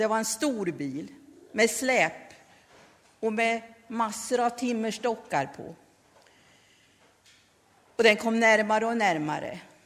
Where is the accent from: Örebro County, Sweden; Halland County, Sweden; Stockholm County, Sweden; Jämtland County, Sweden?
Örebro County, Sweden; Lindesberg; Ja, jag är född på BB i Lindesberg och sen har jag växt upp en mil utanför Lindesberg på landet.